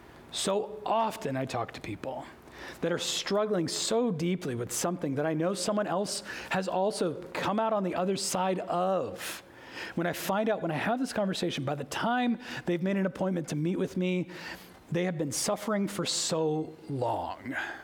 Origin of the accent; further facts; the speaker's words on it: United States; You know, I love being an American. Like I do, I love my nation.